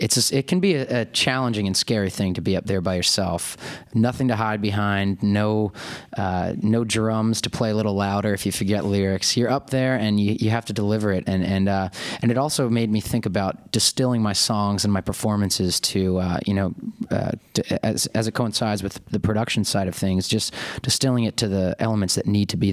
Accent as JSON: {"language": "English", "town": "Philadelphia", "region": "Pennsylvania", "country": "United States", "tie": "born or raised there", "said": "Philadelphia is my hometown, and I love it here, and I think I'll always consider it home."}